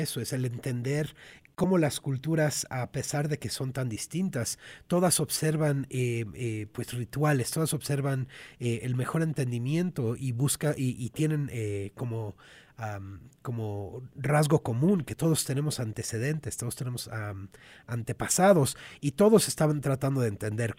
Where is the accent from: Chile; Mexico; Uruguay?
Mexico; now in United States; para personas quienes somos mexicanos viviendo en el exterior, viviendo aquí en Estados Unidos